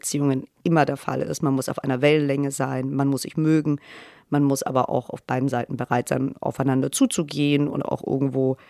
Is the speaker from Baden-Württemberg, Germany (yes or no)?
yes; Stuttgart, Baden-Württemberg, Germany; now in Hamburg, Germany; ich komme aus Stuttgart.